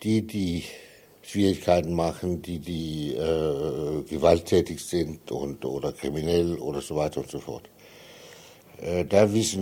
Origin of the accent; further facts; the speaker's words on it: Ebeltoft, Central Denmark Region, Denmark; German is a second language; also born or lived in Copenhagen / Jutland; now in Germany; Dann kam mein kleiner Bruder und da sind wir in die Mitte von Jütland gezogen und dann nachher, so ungefähr, als ich Schule anfange, in Ebeltoft. Das ist so eine sehr bekannte Touristort in Dänemark. So, da bin ich eigentlich aufgewachsen.